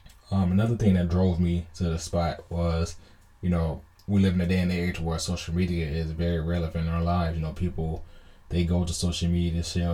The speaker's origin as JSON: {"language": "English", "region": "California", "country": "United States", "said": "I'm from Southern California."}